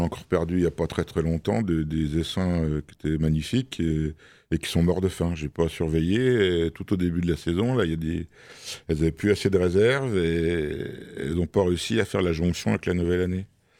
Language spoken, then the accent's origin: French; Nancy, Grand Est, France; Moi, je suis nancéen depuis toujours. Je suis né à Nancy, à la maternité.